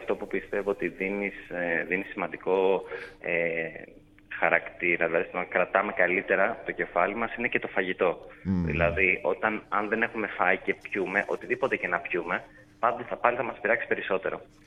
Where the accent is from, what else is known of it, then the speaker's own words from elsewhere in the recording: Greece; Όμως εμείς σαν Έλληνες και σαν Ελλάδα έχουμε πολύ ωραία αποστάγματα.